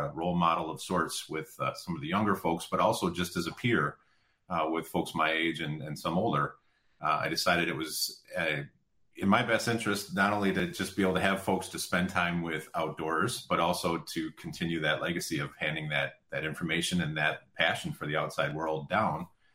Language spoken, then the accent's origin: English; Madison, United States; And I grew up in Madison, grew up right in the center of town